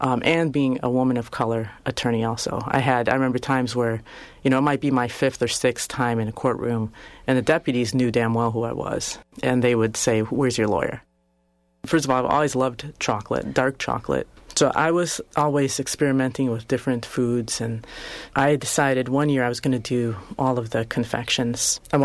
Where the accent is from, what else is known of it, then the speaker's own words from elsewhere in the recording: Madison, Wisconsin, United States; even though I'm from Madison and I have a lot of roots here, I've never practiced here.